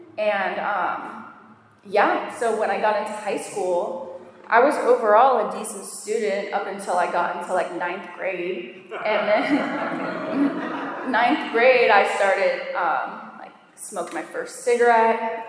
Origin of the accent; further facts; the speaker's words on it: Florida, United States; I grew up in Florida. So I'm from Pinellas County.